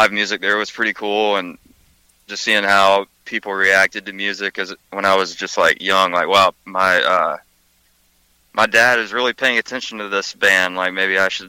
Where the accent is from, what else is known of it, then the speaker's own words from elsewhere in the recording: Atlanta, Georgia, United States; born there; also born or lived in Athens; now in Nashville, United States; No, I'm originally I was born in Atlanta, and I went to school at UGA, so I lived in Athens, Georgia for a good bit, and then eventually just kind of felt it was the right move to head to Nashville for a bit.